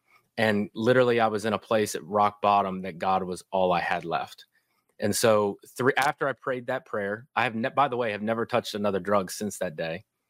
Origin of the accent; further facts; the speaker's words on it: Kentucky, United States; accent: Kentucky; And that's why I have this Kentucky accent, by the way. And so born and raised in Kentucky.